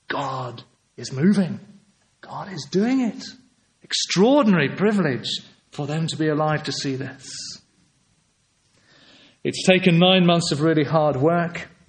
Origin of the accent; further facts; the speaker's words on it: England, United Kingdom; being a British citizen, even being an Englishman, am I allowed to say that here without getting attacked, rests lightly on my shoulders.